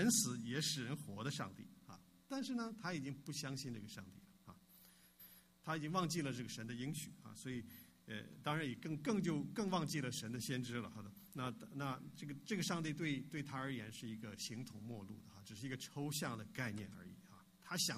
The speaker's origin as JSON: {"language": "Chinese", "country": "China", "said": "如果你像我是从大陆来的话，"}